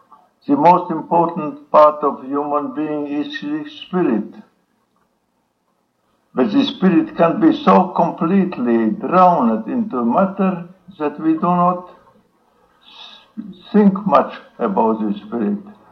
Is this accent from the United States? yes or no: no; Tukums, Latvia; I was born in Tukum, a small town in Latvia.